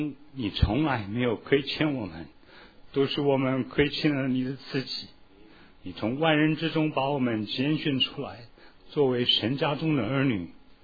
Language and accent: Chinese; Taiwan; 那我们到了台湾以后，我记得我很小的时候，我爸爸到了台湾的时候，他已经升上了中校。